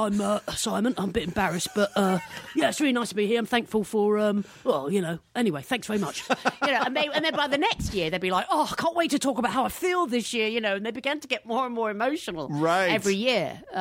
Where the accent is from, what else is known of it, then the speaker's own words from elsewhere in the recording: United States; now in United Kingdom; I'm American.